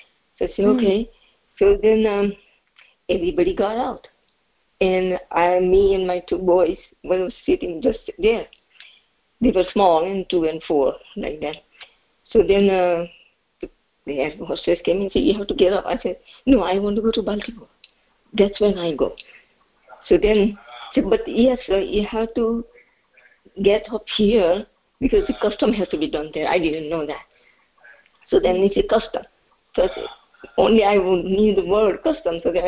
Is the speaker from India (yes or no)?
yes; India; English is a second language; moved away; the very first time in 1969, when I was coming from India to here, the first time, very first time. And so then, didn't know how to go and where to go and whatever. And I didn't know much English either.